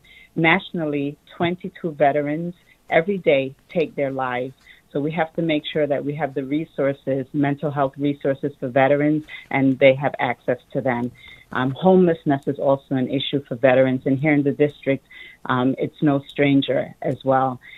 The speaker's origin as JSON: {"language": "English", "town": "Queens", "region": "New York", "country": "United States", "said": "So, well, our roots are the same. We are both from Queens"}